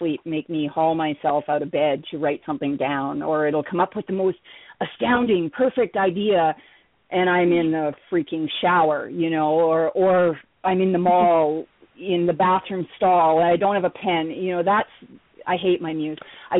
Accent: Canada; I've been in the same district almost my entire life. I guess you'd call that a county in the States. I'm Canadian.

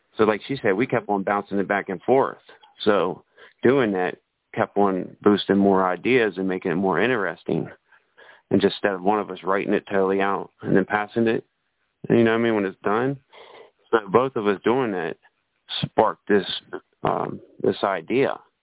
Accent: Cumberland, Maryland, United States; Like, I'm from Cumberland, Maryland, you know what I mean?

